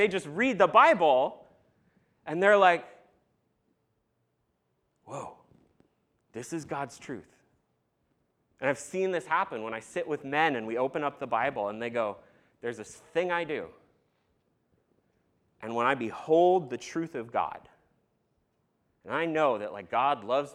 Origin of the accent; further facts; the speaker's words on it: Eugene, Oregon, United States; one day at North Kensey Christian Church, where I grew up in Eugene, Oregon, I stood on a stage in a suit next to a pastor